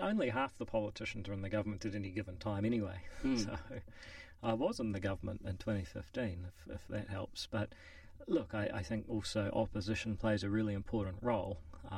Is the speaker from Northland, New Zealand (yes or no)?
yes; Whangarei, Northland, New Zealand; So I was growing up in Whangarei up north, 2 hours north of Auckland, and one of the most important decisions I made in my life was to come down to be a boarder at Auckland Grammar.